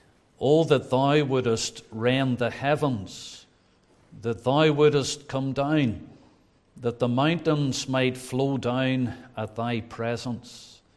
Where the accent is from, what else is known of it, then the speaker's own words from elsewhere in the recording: Belfast, Northern Ireland, United Kingdom; That was home to me. I originated from East Belfast. I was born in Redcar Street, just off the Woodstock Road. And then we moved to Orangefield. And then we moved up towards Castlereagh to the Branyell area.